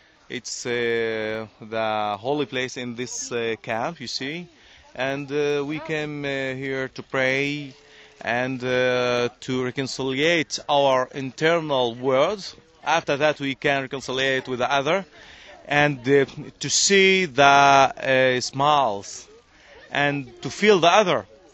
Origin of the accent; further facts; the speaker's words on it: Nazareth, Northern District, Israel; English is a second language; also born or lived in Jerusalem; I'm from Nazareth and Jerusalem.